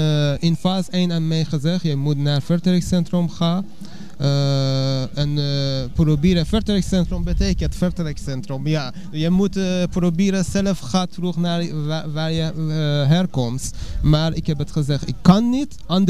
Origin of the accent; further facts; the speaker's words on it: Iran; Dutch is a second language; Ja, ik kom uit Iran